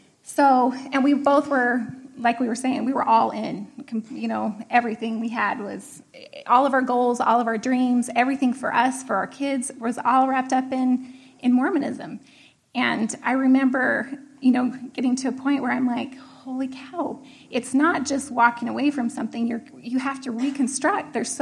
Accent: American Fork, Utah, United States; I was raised in American Fork, Utah, in the heart of Utah County

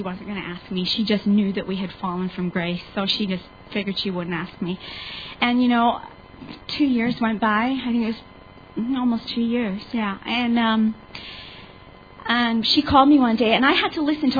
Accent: Birmingham, West Midlands, United Kingdom; born there; I was born in Birmingham, England, to a young, inactive mother of two

